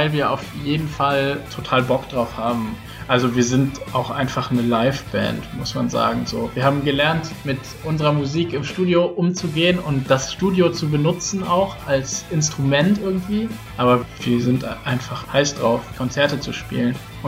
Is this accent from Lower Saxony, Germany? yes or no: no; Wuppertal, North Rhine-Westphalia, Germany; Wir kommen alle aus Wuppertal und jetzt mittlerweile wohnen zwei von uns in Berlin und zwei von uns in Wuppertal.